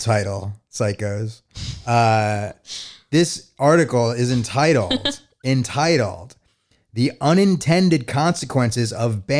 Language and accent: English; Utah, United States; the governor of my home state of Utah